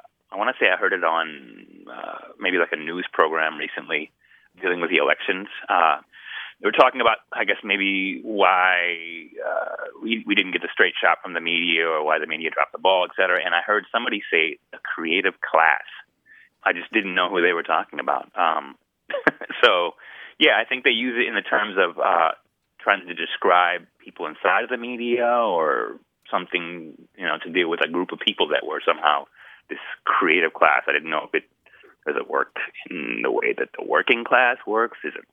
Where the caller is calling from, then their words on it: California, United States; I'm calling from Northern California, Humboldt State.